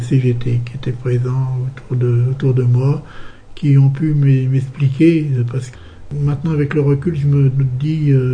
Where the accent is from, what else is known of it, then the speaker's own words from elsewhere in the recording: Saint-Priest, Auvergne-Rhône-Alpes, France; Mon origine, je suis né à Saint-Priest, tout près de Vénissieux où j'habite. de parents immigrés italiens